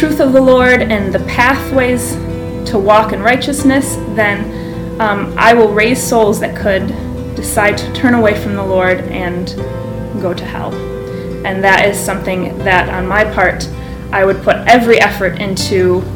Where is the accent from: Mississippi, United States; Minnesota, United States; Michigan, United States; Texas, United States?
Michigan, United States; Battle Creek; moved away as an adult; now in Bahrain; I grew up in Battle Creek, Michigan, and I currently live in the country of Bahrain with my husband Josh and our three children.